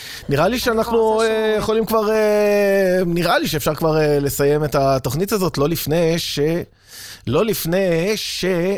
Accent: Tunisia; אני טוניסאי, אבל זה מדבר אליי הדבר הזה.

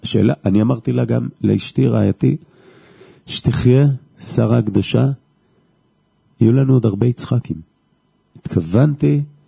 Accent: Jerusalem, Jerusalem District, Israel; כילד בשכונת פגי סנדריה.

